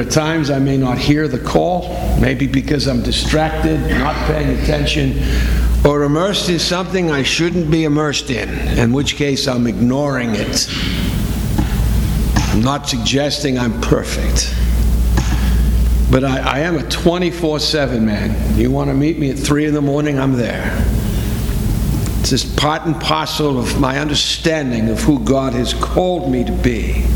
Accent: New England, United States; I come from New England

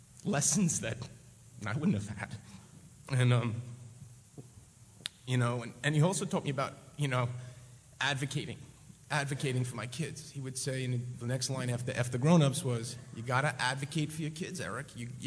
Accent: New York, United States; because I'm from New York

